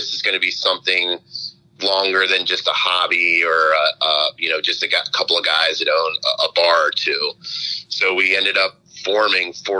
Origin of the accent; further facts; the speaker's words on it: Cincinnati, Ohio, United States; also born or lived in Atlanta; I grew up in Cincinnati, grew up over on the east side of town in Anderson Township. So I have a love for Cincinnati.